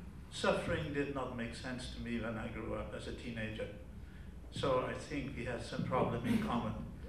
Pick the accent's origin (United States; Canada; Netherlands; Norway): Netherlands; my background is in Europe. I grew up in the Netherlands during World War II as a kid.